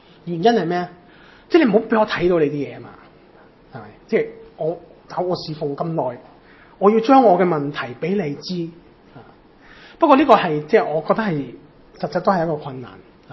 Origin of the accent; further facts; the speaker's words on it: China; 我成日觉得咧系我哋中国人嘅问题嘅，系中国人嘅问题嘅